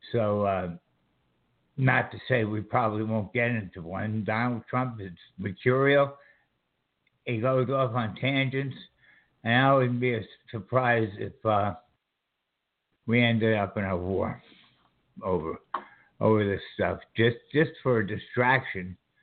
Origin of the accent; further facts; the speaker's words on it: New York, United States; now in South Carolina, United States; I'm 67 years old, I'm retired, and I live in South Carolina. So that's who I am. But I'm from New York, and I get along with people in South Carolina just fine.